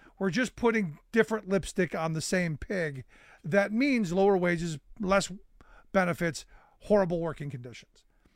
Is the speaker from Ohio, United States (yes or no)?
yes; Cleveland, Ohio, United States; growing up in Cleveland, you heard stories about, you know, because Akron wasn't far away.